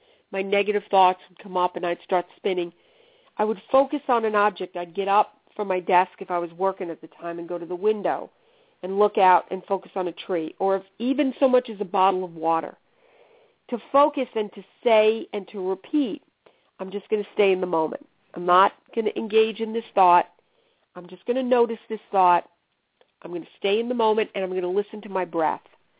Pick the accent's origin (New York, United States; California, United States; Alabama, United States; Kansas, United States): New York, United States; I joke around because I'm still from New York.